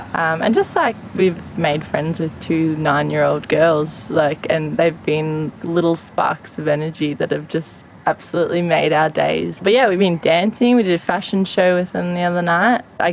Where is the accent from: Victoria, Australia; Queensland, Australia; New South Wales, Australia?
Victoria, Australia; Melbourne; I'm 26 and I'm here from Melbourne